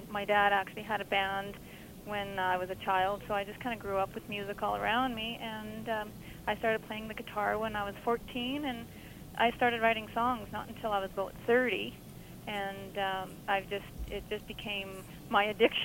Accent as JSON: {"language": "English", "region": "Alberta", "country": "Canada", "tie": "born or raised there", "said": "We're from the Peace Country, Northern Alberta."}